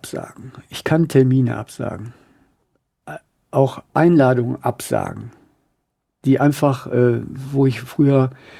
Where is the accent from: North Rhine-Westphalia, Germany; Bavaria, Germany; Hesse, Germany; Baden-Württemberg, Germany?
North Rhine-Westphalia, Germany; Drolshagen; ich komme ja aus Drolzagen.